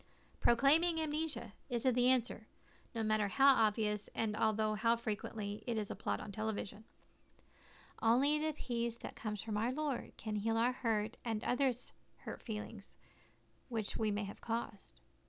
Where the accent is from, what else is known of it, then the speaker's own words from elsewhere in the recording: Oklahoma, United States; Growing up in Oklahoma, I can remember it being quite cold and snowy on a lot of days for spring